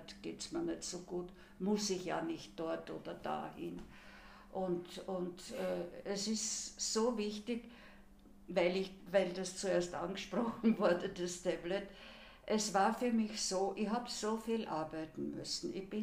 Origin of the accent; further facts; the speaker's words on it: Vienna, Austria; es interessiert mich, was geschieht in dem Land, in dem ich daheim bin, mhm, das meine Heimat ist. Was geschieht rundherum, früher eben Wien, das sich leider für mich gesehen so verändert hat.